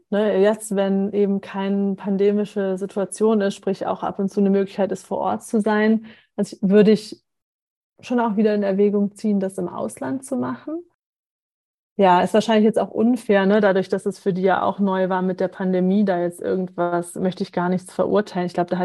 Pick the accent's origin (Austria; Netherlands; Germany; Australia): Germany; ich komme aus Deutschland, ich bin hier mit den Gepflogenheiten sozialisiert